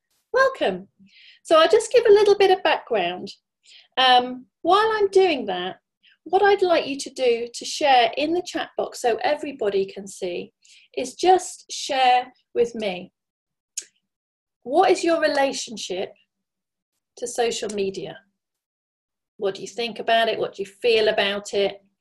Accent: Grantham, East Midlands, United Kingdom; people back in my hometown of Grantham in Lincolnshire to know about saboteurs

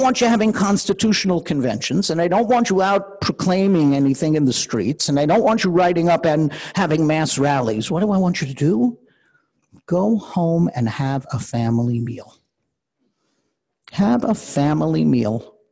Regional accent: United States; look, I come from America.

